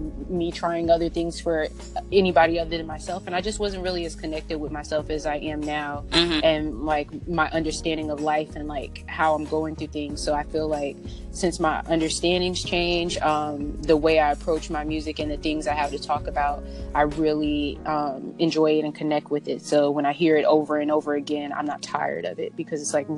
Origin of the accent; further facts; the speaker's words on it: Louisiana, United States; Like, my family is heavily Baptist. I'm from Louisiana, so it's like they're very traditional.